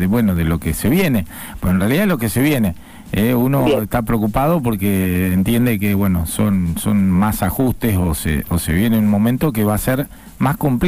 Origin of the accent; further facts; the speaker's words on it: Argentina; yo como todo argentino y argentina calculo que todos los que trabajan y están en la calle lo que quieren es que esto se arregle